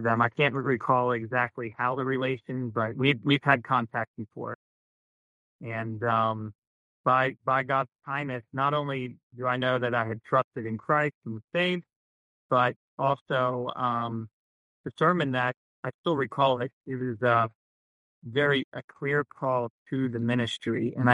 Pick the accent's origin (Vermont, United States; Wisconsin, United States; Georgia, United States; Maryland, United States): Maryland, United States; Baltimore; I grew up in Baltimore, Maryland